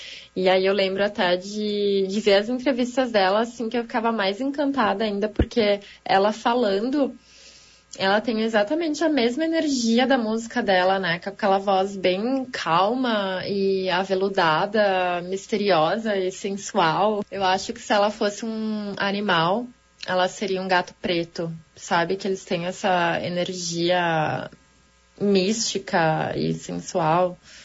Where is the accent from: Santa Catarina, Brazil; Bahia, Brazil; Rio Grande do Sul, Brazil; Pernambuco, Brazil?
Rio Grande do Sul, Brazil; Caxias do Sul; eu tenho 31 anos e eu sou de Caxias do Sul.